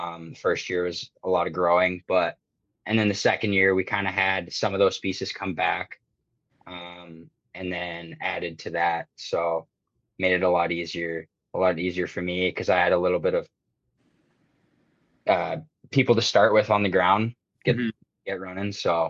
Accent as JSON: {"language": "English", "town": "Blackfalds", "region": "Alberta", "country": "Canada", "tie": "born there", "said": "especially considering there was probably about the same amount of people in the building there as when I was born in Blackfolds."}